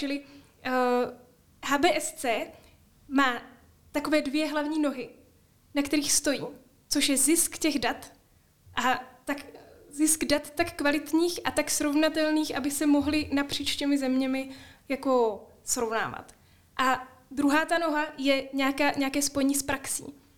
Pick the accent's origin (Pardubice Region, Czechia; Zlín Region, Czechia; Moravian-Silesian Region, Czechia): Zlín Region, Czechia; Lídečko